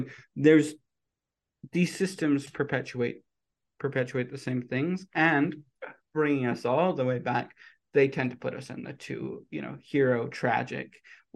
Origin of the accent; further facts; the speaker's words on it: United Kingdom; born there; and I was born in Britain.